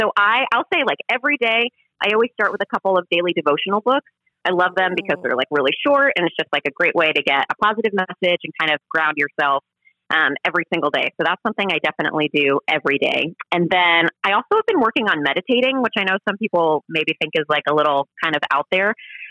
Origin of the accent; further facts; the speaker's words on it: New York, United States; now in Los Angeles, United States; So I grew up in New York. I went to college in Los Angeles and then I moved back to New York and now I'm back in LA.